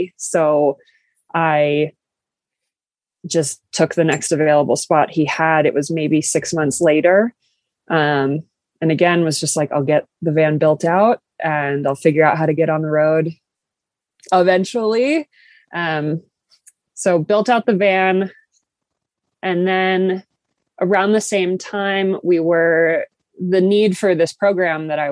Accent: Rhode Island, United States; also born or lived in Boston; I grew up in Rhode Island, went to school in Boston, and then stayed there for, I've been living there for 10 years before I hit the road.

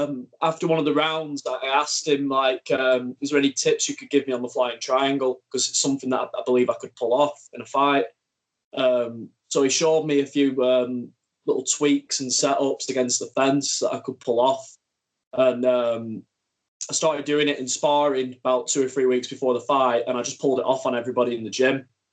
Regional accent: Blackburn, North West England, United Kingdom; I'm actually from Blackburn. I just train in Manchester.

